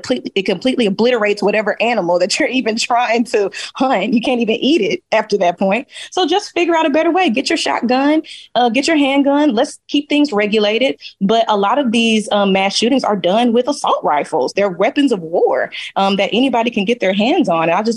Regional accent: Dallas, Texas, United States; I live in Texas. I'm not somebody that's just like, oh, you should not have no gun. Yeah, y'all know I'm from Dallas, Texas.

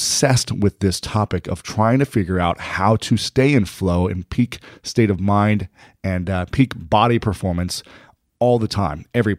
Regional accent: Ohio, United States; as a, you know, a white kid growing up in Ohio, middle Ohio, similar to you in northern Ohio

